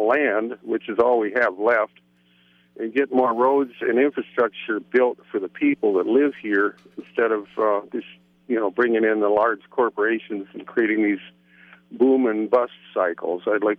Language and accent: English; Seldovia, Alaska, United States; I was born and raised in Seldovia, and borough government was introduced when I was in high school